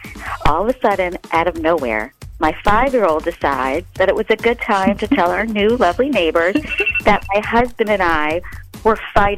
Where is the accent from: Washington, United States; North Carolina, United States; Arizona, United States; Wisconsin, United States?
Wisconsin, United States; Madison; I'm from Madison.